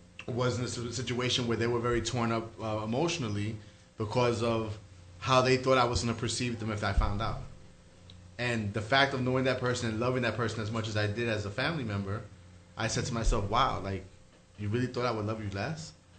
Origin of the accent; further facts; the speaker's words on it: Brooklyn, New York, United States; I grew up in East New York, Brooklyn.